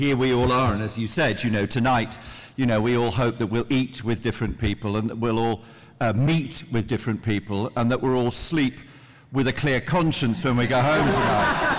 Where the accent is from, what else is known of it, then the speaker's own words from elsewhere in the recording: United Kingdom; he's Nigerian, and I'm British, and he's African, and I'm European